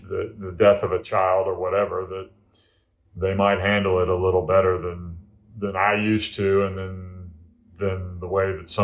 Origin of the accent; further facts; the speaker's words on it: the South, United States; you know, we are of the same generation, and I grew up in the South.